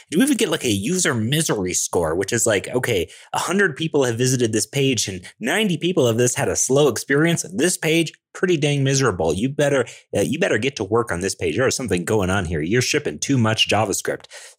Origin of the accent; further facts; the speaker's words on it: Denver, Colorado, United States; I'm a developer from Denver, Colorado